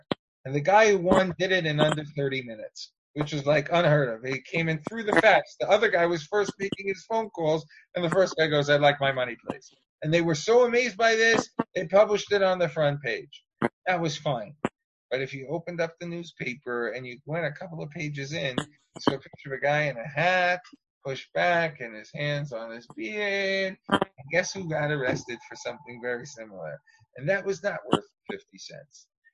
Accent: New York, United States; And I grew up in New York State, so of course this was known as the famous Regent Tshuva.

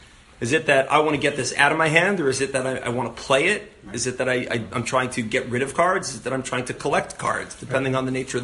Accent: New York City, New York, United States; When I was growing up in the Lower East Side, it was the 20s.

